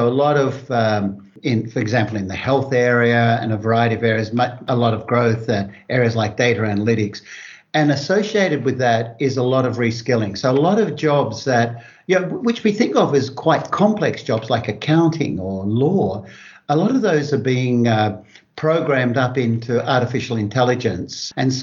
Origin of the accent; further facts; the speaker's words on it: Kalgoorlie, Western Australia, Australia; I grew up in Kalgoorlie. And so I grew up during one of them, sort of the major mining booms, you know, with nickel and gold being discovered around Kalgoorlie.